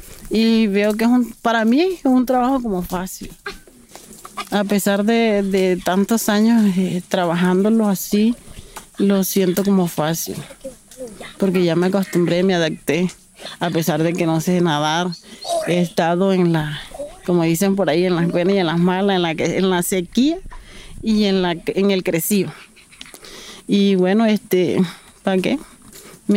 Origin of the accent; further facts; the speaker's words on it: Mompox, Bolívar, Colombia; now in Sempegua, Colombia; Voy para 8 años a estar aquí en Sempegua. Soy de Mompox Bolívar, de aquí al lado del banco.